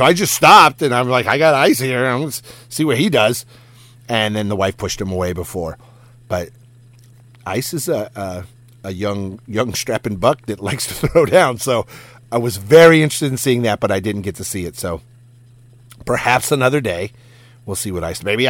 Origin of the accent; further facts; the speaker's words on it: Downey, California, United States; I live in Downey. I grew up in Downey.